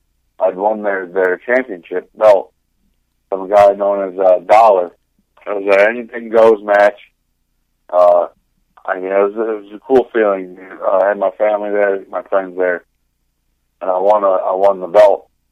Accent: Coldwater, Michigan, United States; Well, I'm from Coldwater, Michigan. I still live here.

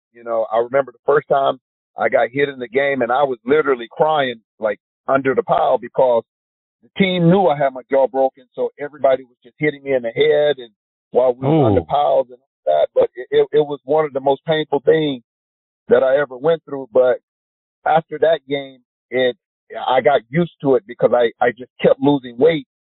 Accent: the South, United States; And again, growing up in the South where I grew up at, I never knew that people who didn't look like you would help you and not want anything from it.

